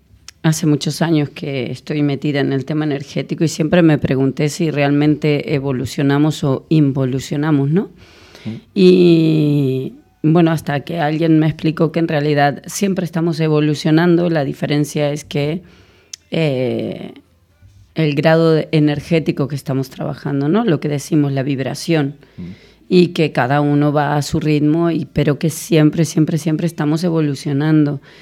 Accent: Argentina; Nosotras somos argentinas.

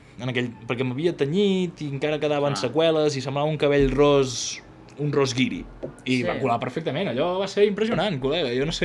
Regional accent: Catalonia, Spain; sóc de Catalunya Central

